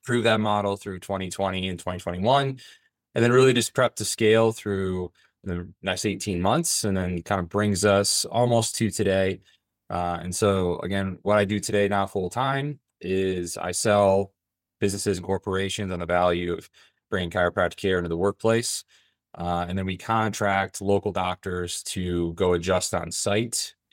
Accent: Michigan, United States; So I am from Michigan originally, and my mother was a nurse at University of Michigan in Ann Arbor when I was a kid.

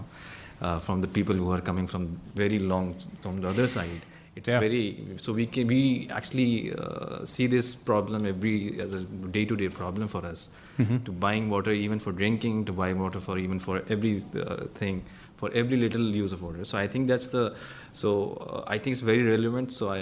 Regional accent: Pakistan; So I'm from Pakistan, and Pakistan is a place where there's a lot of shortage of water

